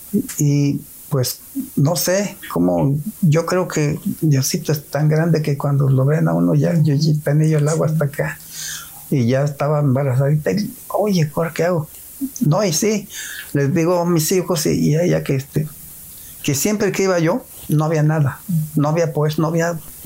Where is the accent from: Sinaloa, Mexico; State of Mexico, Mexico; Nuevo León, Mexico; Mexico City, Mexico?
State of Mexico, Mexico; Chiconcuac; No, pues que soy de Chiconcua.